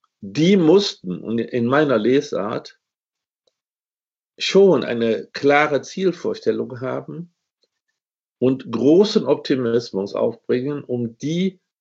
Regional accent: Germany; born there; ich bin 3 Jahre nach dem Ende des Zweiten Weltkriegs geboren. Nicht? Ich bin in Westdeutschland geboren.

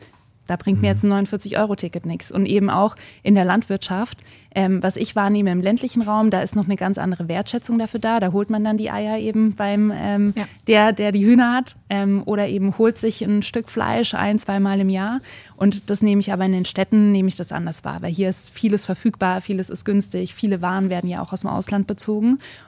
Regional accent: Baden-Württemberg, Germany; ich komme aus dem Schwarzwald

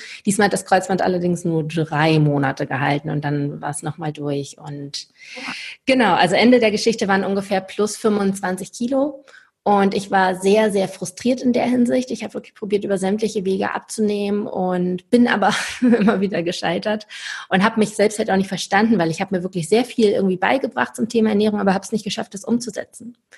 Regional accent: Lübeck, Schleswig-Holstein, Germany; moved away as an adult; now in Stuttgart, Germany; bin dann von Lübeck, wo ich herkomme, aus dem hohen Norden, bis in den Süden nach Stuttgart gezogen

